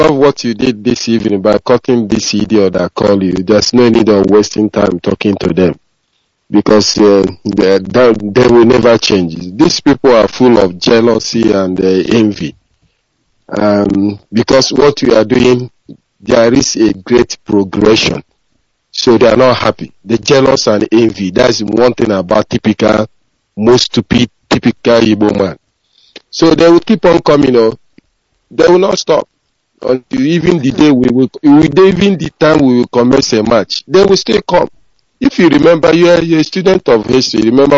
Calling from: London, United Kingdom; I'm calling from London.

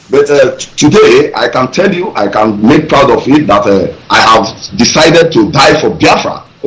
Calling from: India; I am calling from India.

